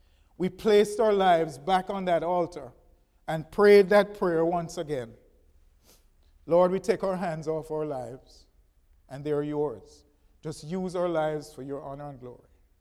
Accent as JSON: {"language": "English", "country": "Jamaica", "said": "I remember I'm from Jamaica."}